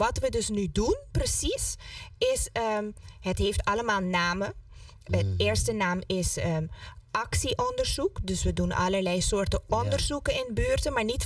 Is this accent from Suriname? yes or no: no; Curaçao; born there; En ik ben zelf ook geboren op Curaçao.